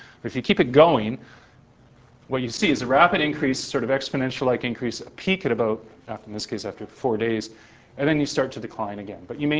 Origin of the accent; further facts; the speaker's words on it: Canada; I'm a Canadian, so I think of beavers, right?